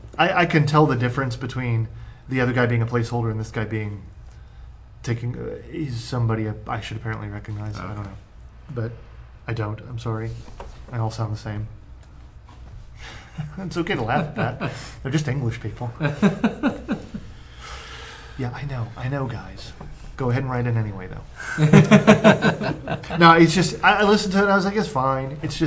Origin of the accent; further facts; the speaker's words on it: United States; What do I know? I'm an American.